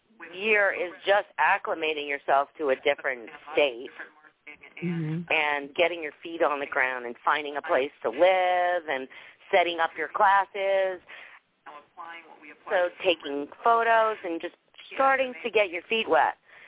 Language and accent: English; New Rochelle, New York, United States; they didn't take it as far as driving me into the city to audition because I grew up in New Rochelle, which is Westchester.